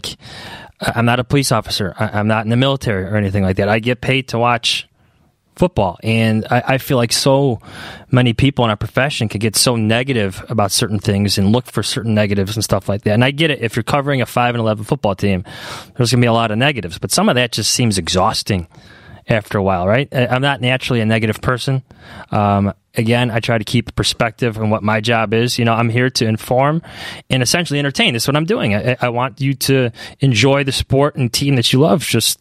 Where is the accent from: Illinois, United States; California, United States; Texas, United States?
Illinois, United States; Chicago; I mean, I grew up in Chicago.